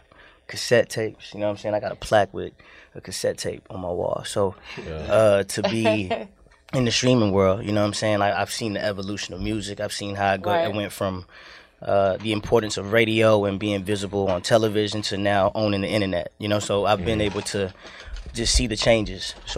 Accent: Miami, Florida, United States; So I was raised in Miami for 6 years

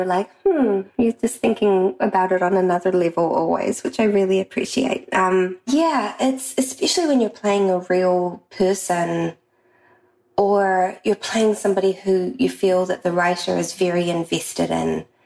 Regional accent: New Zealand; I'm from New Zealand

